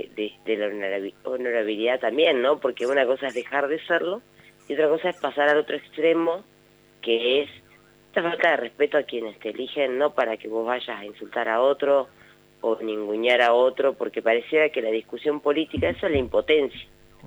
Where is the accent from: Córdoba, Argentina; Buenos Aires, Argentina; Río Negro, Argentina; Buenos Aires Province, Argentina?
Río Negro, Argentina; Allen; Yo soy de Allen, productor de pera